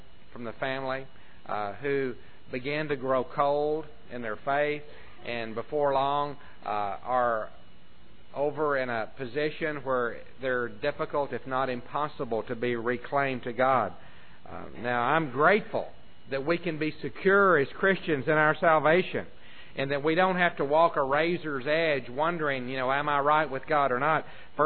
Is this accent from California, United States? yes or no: no; Snyder, Texas, United States; Now, If out where I grew up around Snyder, Texas, there were signs that said danger, falling rock, I'd say somebody was playing a joke on someone.